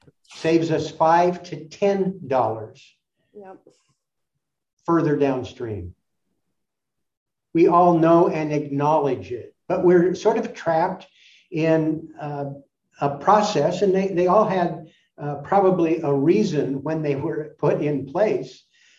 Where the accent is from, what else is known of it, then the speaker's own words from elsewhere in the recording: Portland, Oregon, United States; I came home 2 years ago, having been in the East, to the worst air quality in the world in my hometown of Portland, as the smoke drifted up.